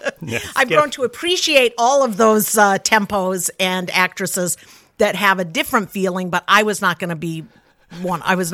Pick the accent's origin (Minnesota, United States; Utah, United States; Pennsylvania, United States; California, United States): Utah, United States; Salt Lake City; I grew up in Salt Lake City